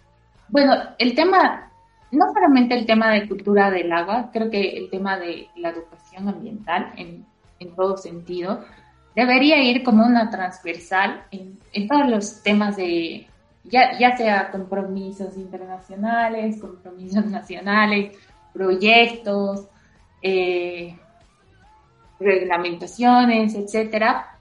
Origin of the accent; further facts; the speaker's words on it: Bolivia; como bolivianos deberíamos conocer.